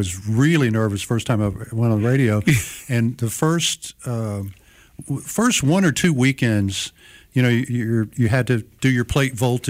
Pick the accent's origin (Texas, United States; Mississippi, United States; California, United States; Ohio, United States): Mississippi, United States; Tunica; It's 30 from my hometown, Tunica, Mississippi.